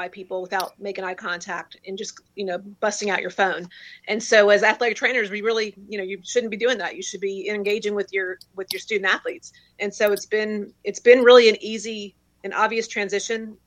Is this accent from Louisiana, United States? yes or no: yes; Louisiana, United States; I'm from Louisiana. So we are 49 or 50 in every category pretty much.